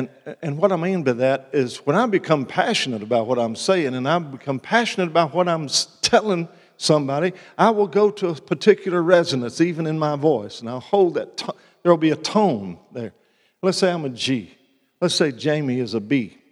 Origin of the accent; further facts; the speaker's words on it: Chicago, Illinois, United States; I'm from Chicago. Chicago, you know, it's cold, sort of monotone, if you will, or monotonous